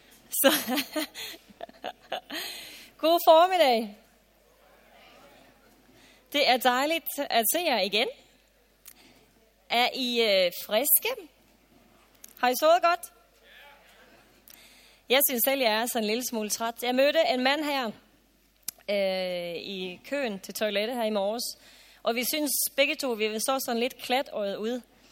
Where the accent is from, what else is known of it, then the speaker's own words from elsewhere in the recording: Norway; Jeg er jo selv nordmand